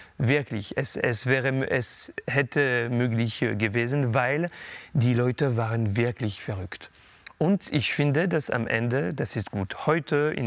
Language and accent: German; Paris, Île-de-France, France; born there; first language French; German is a second language; Weil ich liebe diese Sprache. Das ist meine Muttersprache. Ich bin in Paris geboren